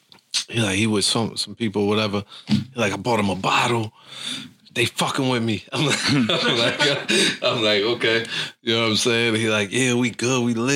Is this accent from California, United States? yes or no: no; Syracuse, New York, United States; Growing up in Syracuse, like, Inori was a legend.